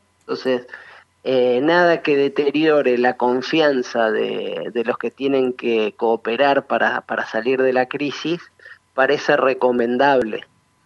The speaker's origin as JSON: {"language": "Spanish", "region": "Santa Fe", "country": "Argentina", "said": "soy santafesino, o sea, tengo un problema de identidad"}